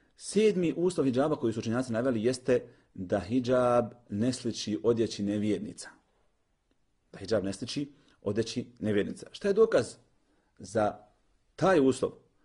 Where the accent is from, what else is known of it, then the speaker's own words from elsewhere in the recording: Bosnia & Herzegovina; Mi smo Bosanci i tim se ponosimo. Živimo u Europi